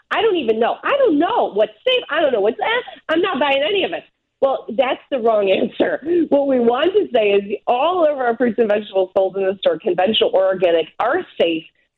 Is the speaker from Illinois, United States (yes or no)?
yes; Chicago, Illinois, United States; I mean, as a Chicagoan, you know I love that stuff, too.